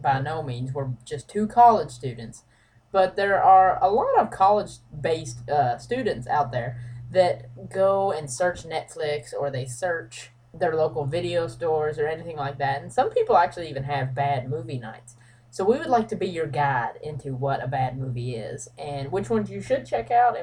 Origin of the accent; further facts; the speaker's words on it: Kentucky, United States; And the area from where we're both from Breckenridge County, which is a small county in Kentucky.